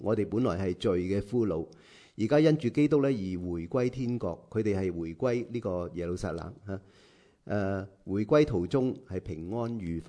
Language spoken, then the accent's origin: Cantonese; Tsuen Wan, New Territories, Hong Kong; 但系咧我自己成长嘅环境咧系好恶劣嘅环境，我喺呢个荃湾长大，咁嗰度嘅环境咧系非常之唔好啊，同一啲街童一齐玩